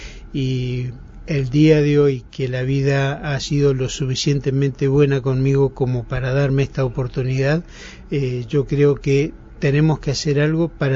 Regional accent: Neuquén, Argentina; Soy originario de Neuquén.

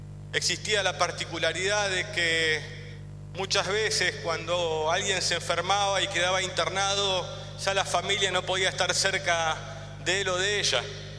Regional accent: Argentina; en el que como argentinos y argentinas nos habíamos acostumbrado a pasar varias crisis

